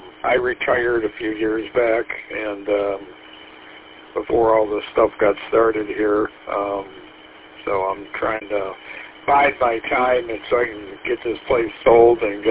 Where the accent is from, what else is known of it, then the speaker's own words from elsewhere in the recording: Hawks, Michigan, United States; Originally I am from Hawks, Michigan, over there by Rogers City, Michigan.